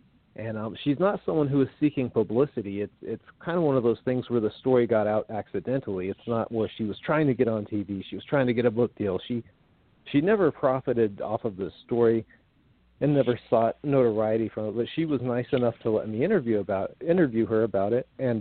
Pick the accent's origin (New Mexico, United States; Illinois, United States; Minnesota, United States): New Mexico, United States; Roswell; But that's what it was like growing up in Roswell.